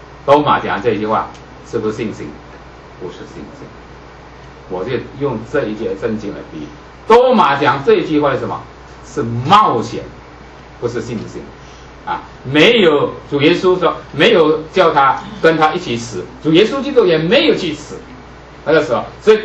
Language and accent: Chinese; China; 很多人就说啊，特别我们中国人啊，看你信了耶稣的时候，你不要太迷信啦。